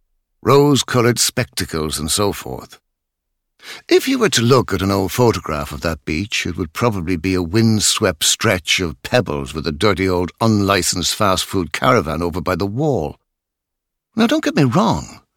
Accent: Ireland; It is because we are from Ireland, and this is a magical place.

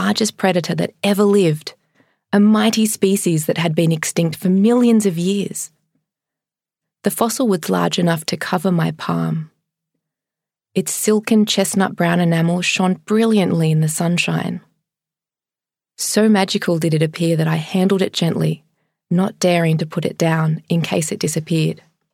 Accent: Victoria, Australia; In my home state of Victoria, floods ripped through the landscape, carrying away soil and crops and livestock

